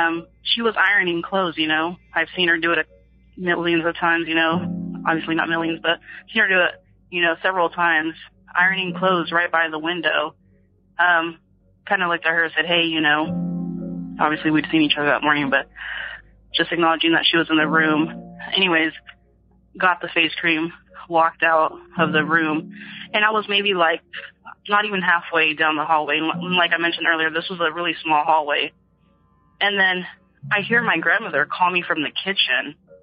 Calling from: California, United States; I'm calling from Northern California.

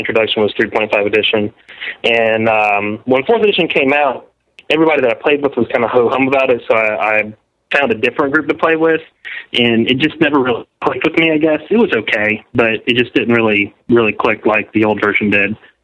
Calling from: Florida, United States; from Florida. I've called once before as well.

